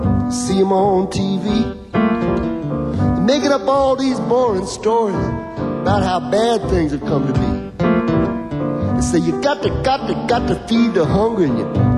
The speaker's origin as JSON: {"language": "English", "town": "New Orleans", "region": "Louisiana", "country": "United States", "tie": "born or raised there", "also_born_or_lived": "Los Angeles", "said": "But I was born, then moved to New Orleans when I was like 2 days old."}